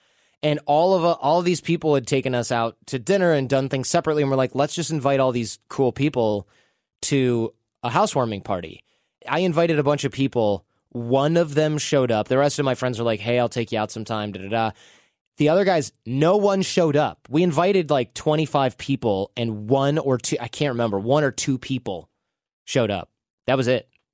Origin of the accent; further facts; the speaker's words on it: Detroit, Michigan, United States; also born or lived in New York; now in Los Angeles, United States; I moved from the Midwest, Detroit area, to New York and then